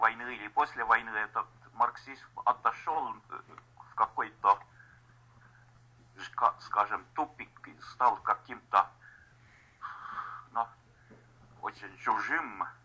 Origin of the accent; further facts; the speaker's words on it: Estonia; мы здесь из Эстонии